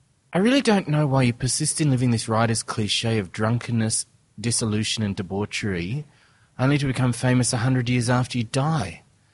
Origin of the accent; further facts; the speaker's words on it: Australia; it's not that I should abnegate my Indian identity to be more Australian. It's just that I'm Australian.